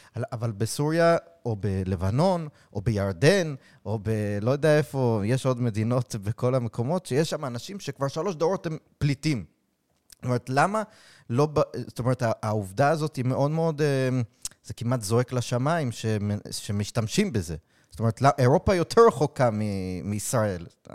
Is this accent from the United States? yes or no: yes; New York, United States; שאני גדלתי בניו יורק